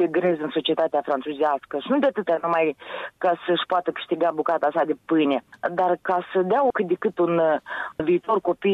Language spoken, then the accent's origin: Romanian; Moldova; moved away; Sunt niște oameni care provin din Moldova, în diferite țări, care încearcă să se integreze.